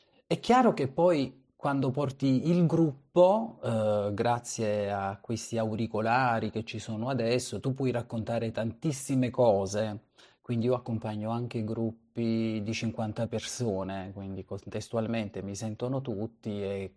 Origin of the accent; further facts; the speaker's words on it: Naples, Campania, Italy; perché noi a Napoli non siamo stressati, ci tengo a dirlo.